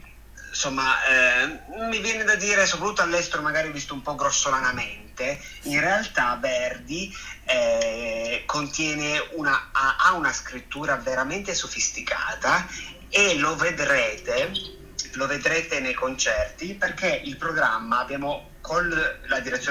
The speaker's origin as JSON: {"language": "Italian", "town": "Turin", "region": "Piedmont", "country": "Italy", "tie": "born or raised there", "said": "io sono nato e cresciuto a Torino"}